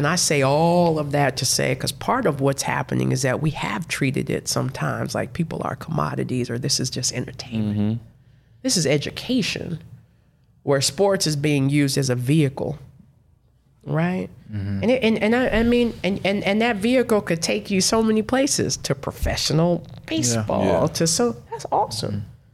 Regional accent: Alabama, United States; I'm from Alabama, drive to a wedding.

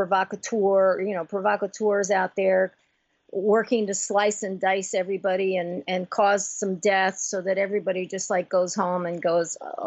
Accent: Haiti; You know, I'm from Haiti.

